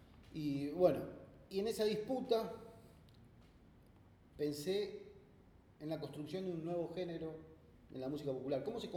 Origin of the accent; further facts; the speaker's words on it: Buenos Aires, Argentina; now in Puerto Iguazú, Argentina; No, yo soy porteño, pero vivo ya 15 años allá, en Iguazú.